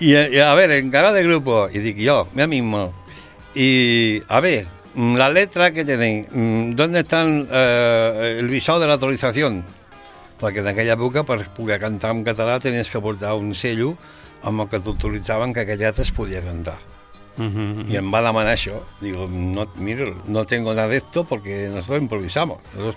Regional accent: Sabadell, Catalonia, Spain; Jo sóc molt de Sabadell, sóc... Mira si sóc de Sabadell

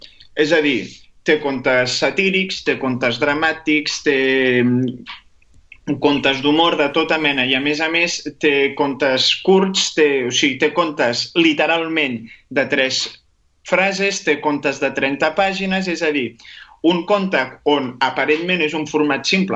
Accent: Sabadell, Catalonia, Spain; jo com a sabadellenc de tota la vida

